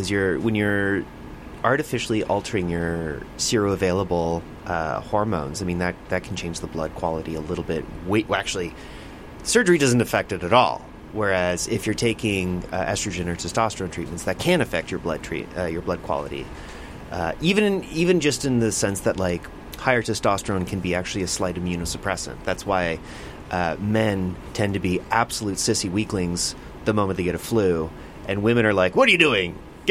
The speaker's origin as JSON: {"language": "English", "town": "Burlington", "region": "Ontario", "country": "Canada", "said": "I'm from Burlington, so all suburbs to me is just like this giant white smear."}